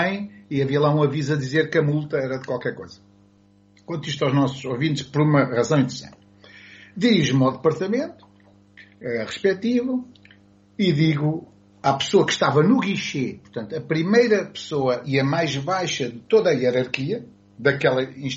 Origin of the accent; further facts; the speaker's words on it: Portugal; Eu sou português, não é? Nascido já há mais de 6 décadas e, portanto, tenho as qualidades e os defeitos, espero eu, de todos os meus concidadãos. E vivendo no estrangeiro